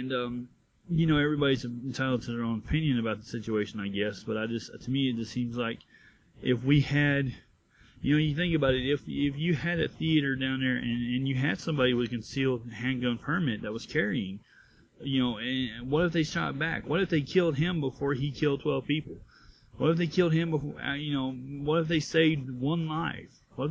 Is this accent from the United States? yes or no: yes; the South, United States; Well, I'm going to tell you, I am from the South, so I guess my opinion will not necessarily be all that particularly surprising